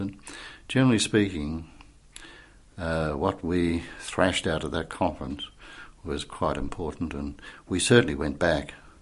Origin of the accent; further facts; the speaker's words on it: Australia; And you'd say, I'm not from London, I'm from Australia.